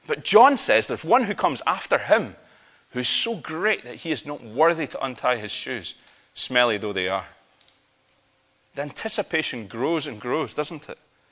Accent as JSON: {"language": "English", "region": "Scotland", "country": "United Kingdom", "said": "Even as a Scotsman, I would do that."}